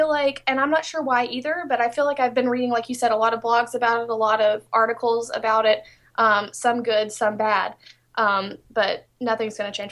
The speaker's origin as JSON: {"language": "English", "region": "Texas", "country": "United States", "tie": "born there", "lives_now": "Shreveport, United States", "said": "I was born in Texas, but I moved here to Shreveport, so that's kind of what I do."}